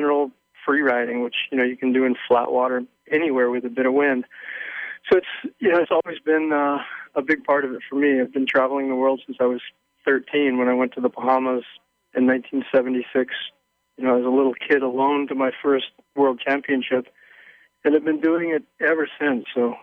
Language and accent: English; Kailua, Hawaii, United States; I was raised in Kailua, Hawaii, and had a real advantage, you know, in those early days living here